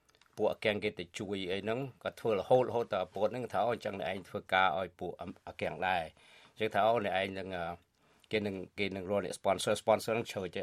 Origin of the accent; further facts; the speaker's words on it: Battambang, Cambodia; born there; ខ្ញុំកើតនៅបាត់ដំបងភូមិព្រៃក្លែងសឹកសង្កែកើតបាត់ដំបង